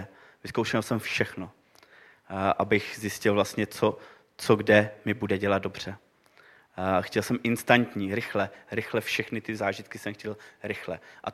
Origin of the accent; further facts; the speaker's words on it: Teplice, Ústí nad Labem Region, Czechia; pocházím z Teplic.